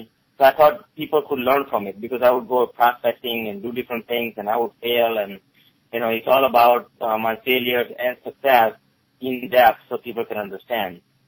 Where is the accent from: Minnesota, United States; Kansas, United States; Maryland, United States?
Maryland, United States; Gettysburg; moved away; also born or lived in India; I came here originally from India in 1989, with $20 and not a word of English. I grew up here in Gettysburg, Maryland area